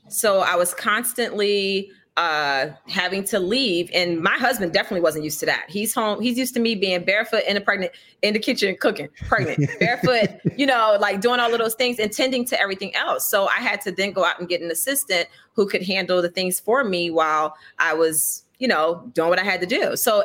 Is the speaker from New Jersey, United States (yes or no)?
yes; Atlantic City, New Jersey, United States; I'm from New Jersey, Atlantic City.